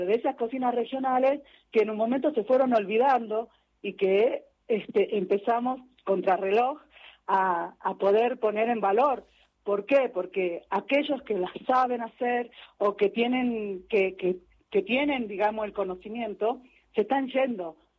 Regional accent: Jujuy, Argentina; nosotros somos la puerta de Latinoamérica, siempre me ha parecido eso, y lo somos, porque de acá, desde el portal de Jujuy, hacia toda Latinoamérica

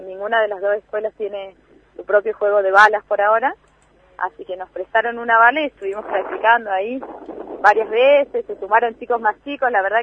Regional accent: Tucumán, Argentina; Yo soy del norte, soy tucumana.

